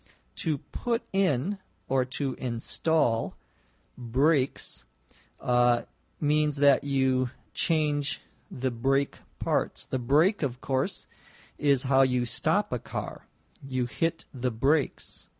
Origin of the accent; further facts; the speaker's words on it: Los Angeles, California, United States; from Los Angeles, California.